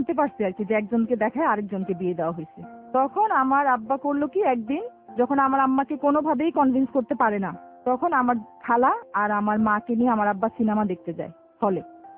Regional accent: Dhaka, Dhaka Division, Bangladesh; আমার যখন 6 বছর বয়স তখন আমরা শ্যামলীতে চলে আসি

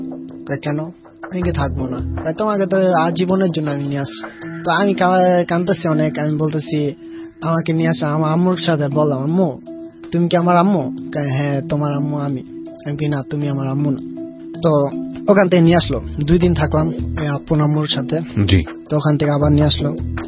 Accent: Narayanganj, Dhaka Division, Bangladesh; বাড়ি হয়েছে পঞ্চবটি চাঁদনি হাউজিং

